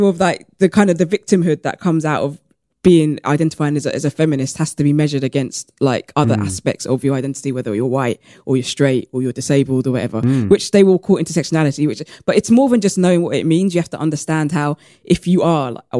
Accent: United Kingdom; Yeah, yeah, yeah. We're black British and we've got gold medals around our necks.

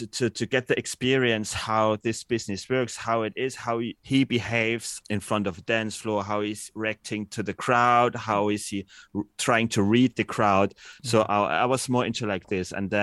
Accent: Dresden, Saxony, Germany; I'm born and raised in Dresden. Dresden is like 1.5-2 hours from Berlin.

